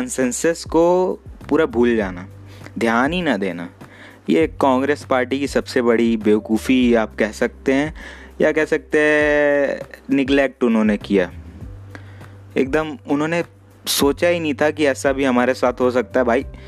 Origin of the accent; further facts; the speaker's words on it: India; देखिए मैं एक इंडियन हूँ तो मैं एक इंडिया का एग्जांपल लेके चल रहा हूँ।